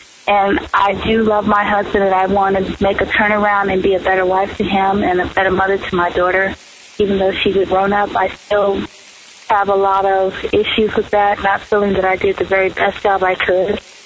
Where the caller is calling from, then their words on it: Chicago, Illinois, United States; Hi, this is my first time calling. … I'm calling from Chicago.